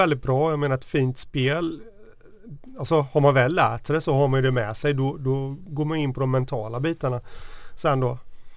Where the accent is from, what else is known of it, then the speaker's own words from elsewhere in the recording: Sweden; Och det känns ju kanske inte så bra att höra då som svensk att ett österrikiskt lag är bättre.